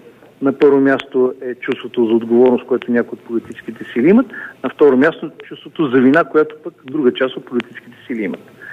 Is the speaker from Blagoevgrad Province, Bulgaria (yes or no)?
yes; Petrich, Blagoevgrad Province, Bulgaria; Въпреки, че съм от Петрич